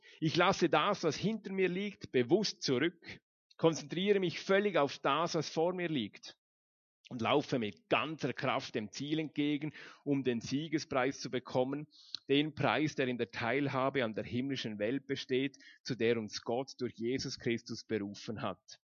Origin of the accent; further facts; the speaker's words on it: Liechtenstein; Eigentlich bin ich ja Liechtensteiner. Ich habe den Schweizer Pass abgegeben